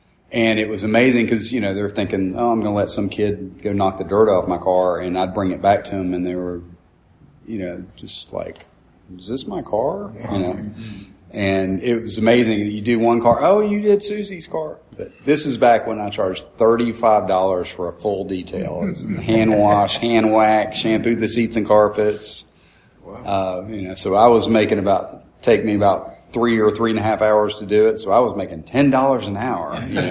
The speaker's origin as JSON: {"language": "English", "town": "Cumberland", "region": "Maryland", "country": "United States", "tie": "born there", "said": "Okay, I was born in Cumberland, Maryland. My family were kind of railroad people. Grandfather worked for the railroad, my dad did. So my dad got transferred a lot."}